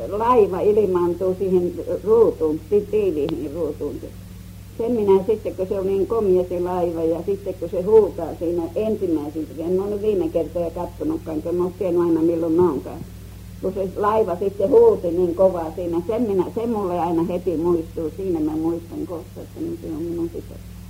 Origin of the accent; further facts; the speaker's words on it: Oulainen, North Ostrobothnia, Finland; moved away; Minä oon Oulaisista.